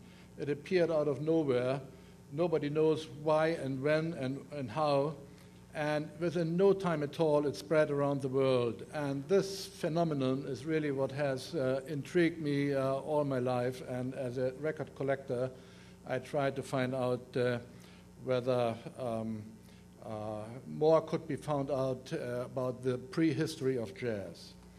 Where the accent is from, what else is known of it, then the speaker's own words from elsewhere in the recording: Germany; accent: German; English is a second language; You all know that I'm not an English speaker, so please bear with me and my very heavy German accent.